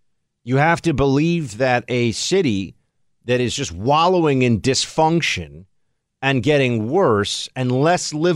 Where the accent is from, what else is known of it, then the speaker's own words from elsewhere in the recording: New York, United States; And I'm sitting here as a New Yorker who, my family has already started the process of moving to red states.